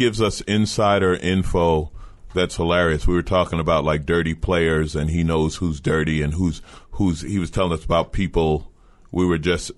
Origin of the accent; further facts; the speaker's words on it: New York, United States; moved away as an adult; now in Los Angeles, United States; Yeah, I moved to L.A. I grew up in New York, and I went to aviation high school, which is where I learned to fix airplanes